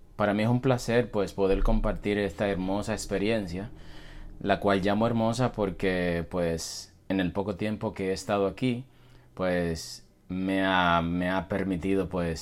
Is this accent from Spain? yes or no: no; Dominican Republic; moved away as an adult; Tengo apenas 5 meses que salí de mi país.